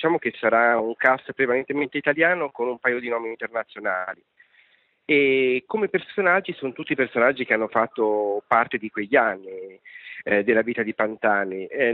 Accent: Milan, Lombardy, Italy; moved away as an adult; now in Romagna, Italy; Io sono milanese e vivo in Romagna ormai da 15 anni e lavoro qui.

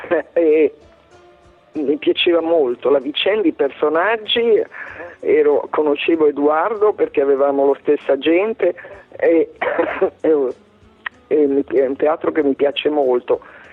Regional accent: Carpi, Emilia-Romagna, Italy; Poi l'andavo anche a Carpi, il mio paese, per farmi la gentilezza, hanno fatto tre repliche

